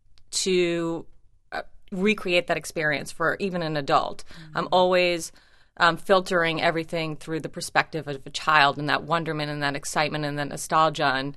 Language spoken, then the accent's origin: English; New Jersey, United States; also born or lived in Israel; I grew up in New Jersey.